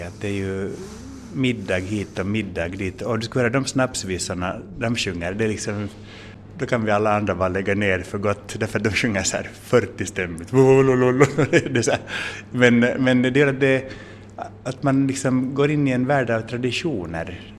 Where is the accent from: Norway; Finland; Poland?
Finland; Jag är ju själv finlandssvensk och jag har under hela min uppväxt och barndom varit ganska mycket i Vasa av olika orsaker.